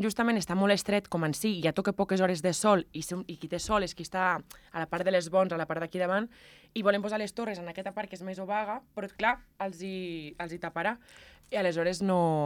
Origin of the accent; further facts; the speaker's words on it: Pas de la Casa, Encamp, Andorra; No ens podem enterrar els passencs.